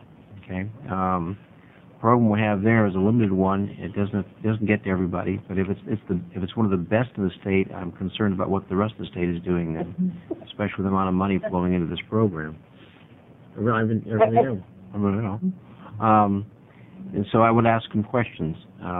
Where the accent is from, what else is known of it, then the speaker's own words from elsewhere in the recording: Medford, Oregon, United States; Several questions are basically interlocked here, Madam Chair. I'm from Medford. I'm a physician